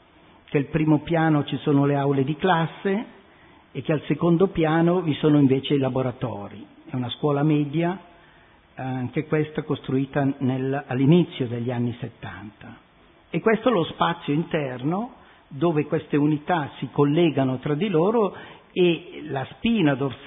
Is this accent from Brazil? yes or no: no; Switzerland; come svizzero a Lugano sono chiamato di tanto in tanto a riempire